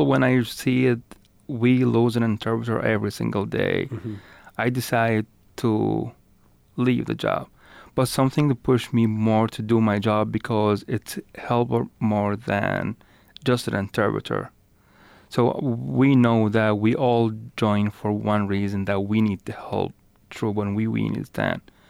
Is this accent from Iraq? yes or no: yes; Tikrit, Saladin Governorate, Iraq; English is a second language; I'm from Iraq. I grew up in Tikrit, Saladin.